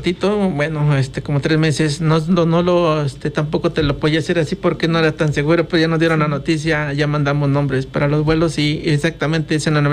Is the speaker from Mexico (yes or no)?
yes; Chalcatzingo, Morelos, Mexico; lo dimos en mi pueblo. Yo sí tengo esa como que delicadez de no sacarlo a otros pueblos